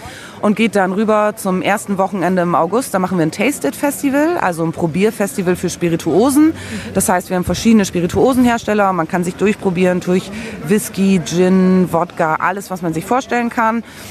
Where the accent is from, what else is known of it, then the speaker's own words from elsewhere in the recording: Oldenburg, Lower Saxony, Germany; als Oldenburger und Oldenburgerinnen müssen wir was für unsere Stadt tun.